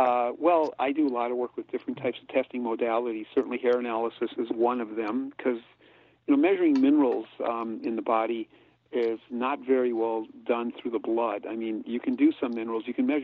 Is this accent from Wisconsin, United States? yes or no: yes; Wisconsin, United States; I grew up in Wisconsin for 50 years.